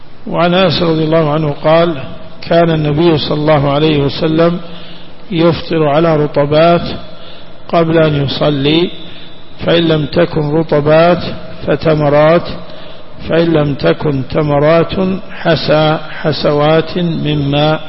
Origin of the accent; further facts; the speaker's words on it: Najd, Saudi Arabia; لكن الحمد لله عندنا في نجد يفطرون على التمر